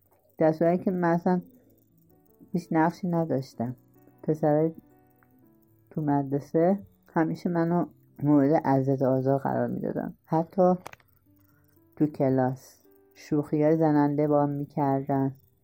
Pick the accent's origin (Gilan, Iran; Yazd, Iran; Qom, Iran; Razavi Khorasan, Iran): Gilan, Iran; Rudbar; من دوران کودکیم توی یکی از روستاهای شهرستان رودبار گیلان بودم، زندگی کردم. خب من متولد دهه 60م.